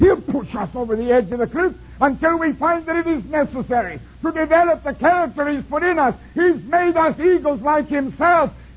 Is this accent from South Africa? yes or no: no; Canada; But I'm a Canadian. We have a queen.